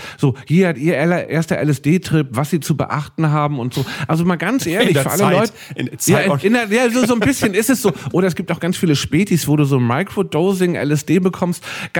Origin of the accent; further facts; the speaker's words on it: England, United Kingdom; German is a second language; ich komme aus England, es ist noch ein bisschen Englisch.